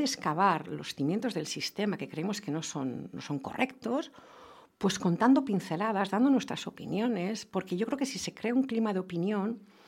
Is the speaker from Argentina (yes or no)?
no; Basque Country, Spain; No, yo soy vasca, pero tengo mucha amistad allá.